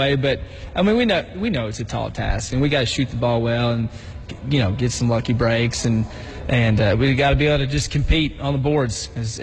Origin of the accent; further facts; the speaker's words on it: Scottsburg, Indiana, United States; I'm not from there. I'm from Scottsburg, Indiana